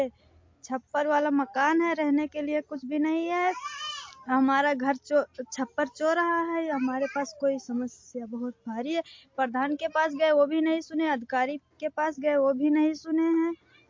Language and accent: Hindi; Jogiyanpurwa, Uttar Pradesh, India; जिला बहराइच से हम बोल रहे हैं, सिउदहा से जोगियनपुरवा के रहने वाले हैं।